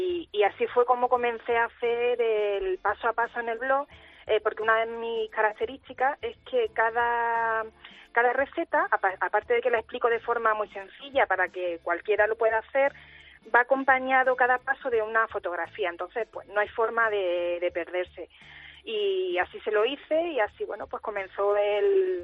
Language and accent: Spanish; Jaén, Andalusia, Spain; yo además, como buena jiennense jaenera, lo defiendo, porque creo que en Jaén, bueno, en otros sitios también, pero se elabora el mejor aceite de oliva virgen extra del mundo